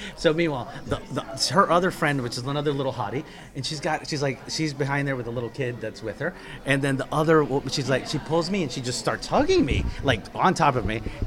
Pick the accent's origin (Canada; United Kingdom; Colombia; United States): Colombia; I go, oh, really? I'm from Colombia, too.